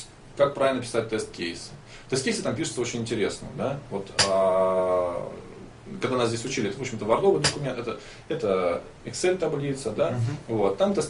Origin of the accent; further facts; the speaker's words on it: Moscow, Russia; Я им не говорю, что я из Москвы, чтобы не раздражать лишний раз.